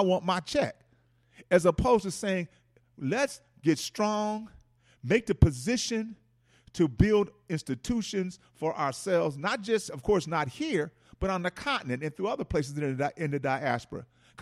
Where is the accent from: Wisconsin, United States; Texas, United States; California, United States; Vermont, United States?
Wisconsin, United States; Milwaukee; because I know I'm from Milwaukee and it was done in Milwaukee, you know.